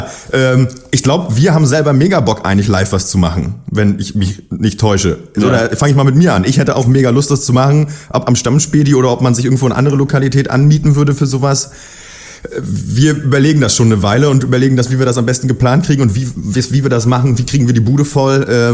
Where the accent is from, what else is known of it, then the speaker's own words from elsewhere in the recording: Berlin, Germany; ich komme aus Berlin